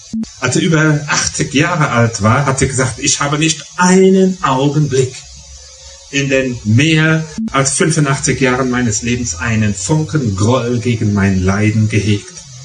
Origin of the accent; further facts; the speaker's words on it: Rhineland-Palatinate, Germany; born there; ich bin halt als Pfälzer geboren